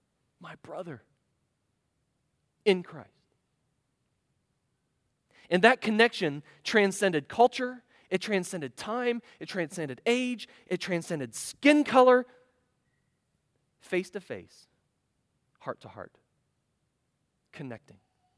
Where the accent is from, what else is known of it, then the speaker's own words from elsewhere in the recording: United States; for me as an American, I like I've got my perimeter here, okay?